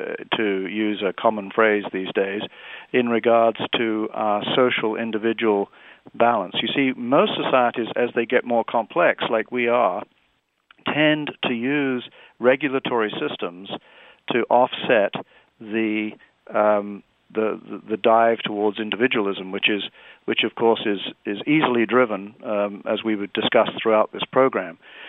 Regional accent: England, United Kingdom; certainly it was true when I was growing up in England

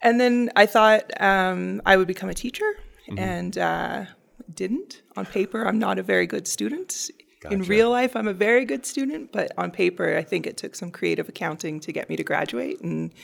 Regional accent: Calgary, Alberta, Canada; I'm born and raised in Calgary.

